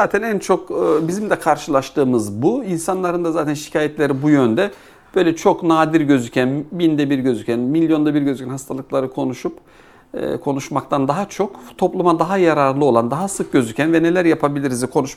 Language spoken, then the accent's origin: Turkish; Tarsus, Mersin, Turkey; ben 1972 Tarsus doğumluyum. İlkokul, ortaokul ve liseyi Tarsus'ta okuduktan sonra İstanbul Üniversitesi Cerrahpaşa Tıp Fakültesi'nden 1988'de girdim. 1994 yılında mezun oldum.